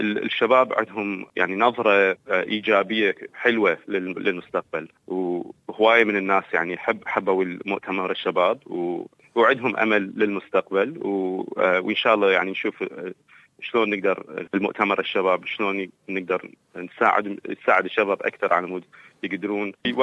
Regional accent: Iraq; now in Adelaide, Australia; من جينا لأستراليا ب 2003، يعني أنا بالي أنه افتكرت أن إحنا العائلة الوحيدة من العراق مدينة أدلايد

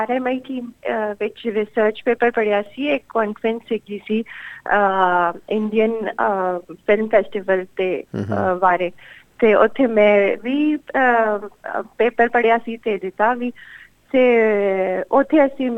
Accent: Lahore, Punjab, Pakistan; ਮੈਂ ਲਾਹੌਰ ਤੋਂ ਹੈਗੀ ਹਾਂ, ਮੇਰੀ ਸਟੱਡੀਜ਼ ਬੈਚਲਰਸ ਅਤੇ ਮਾਸਟਰਸ ਦੋਵਾਂ ਨੈਸ਼ਨਲ ਕਾਲਜ ਆਫ ਆਰਟਸ ਤੋਂ ਹੈਗੀਆਂ ਨੇ

